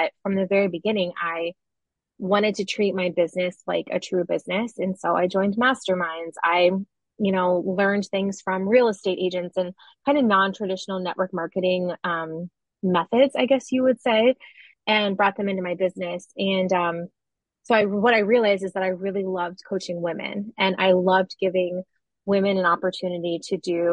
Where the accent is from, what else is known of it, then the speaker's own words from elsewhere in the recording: Ohio, United States; It's so funny when I say I'm from Ohio, everyone's like, oh, that's so interesting. Like, I've never been there. I'm like, yeah, Midwest, you know.